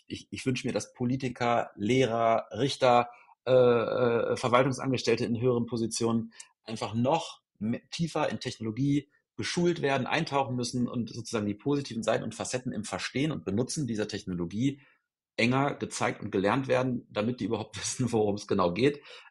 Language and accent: German; Hanover, Lower Saxony, Germany; ich komme aus Hannover